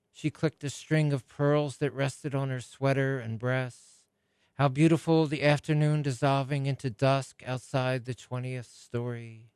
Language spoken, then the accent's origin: English; Philadelphia, Pennsylvania, United States; born there; also born or lived in Vermont; Sure. And actually, I was born in Philadelphia, but spent a good part of my life in New England, in Vermont. And then over 12 years ago, I returned to Philadelphia.